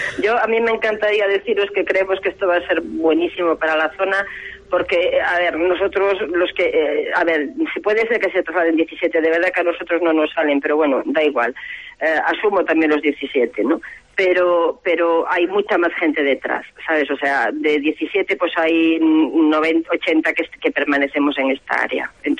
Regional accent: A Coruña, Galicia, Spain; yo soy de La Coruña

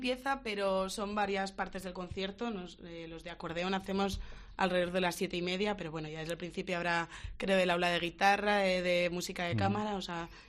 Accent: Zaragoza, Aragon, Spain; yo soy de Zaragoza

